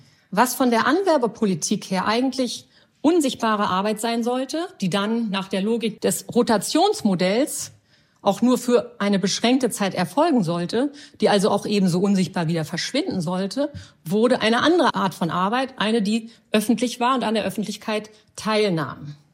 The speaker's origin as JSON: {"language": "German", "region": "Berlin", "country": "Germany", "tie": "born there", "said": "Die Eltern meiner Mutter waren aus Rumänien eingewandert. Ich bin in Kreuzberg geboren."}